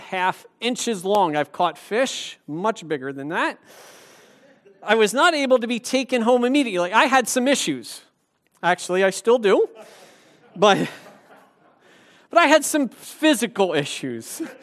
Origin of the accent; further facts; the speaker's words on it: Philadelphia, Pennsylvania, United States; born there; I was born in Philadelphia, PA, at Albert Einstein Medical Center.